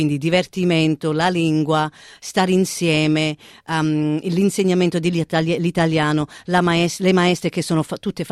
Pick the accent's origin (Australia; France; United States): Australia; Melbourne, Victoria; Io sono nata qui a Melbourne, adoro la mia città